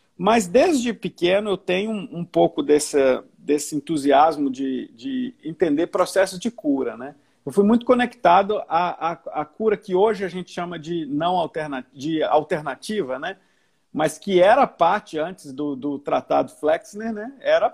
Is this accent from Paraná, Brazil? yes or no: no; Minas Gerais, Brazil; moved away; Sou mineiro, moro no Rio Grande do Sul